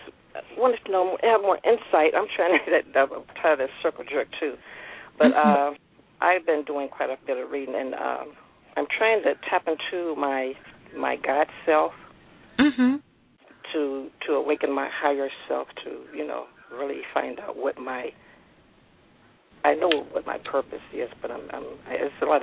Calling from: Cleveland, Ohio, United States; I'm calling from Cleveland, Ohio.

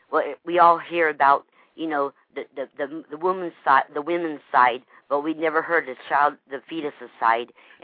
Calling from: Lake Wales, Florida, United States; I'm Lake Wells, Florida.

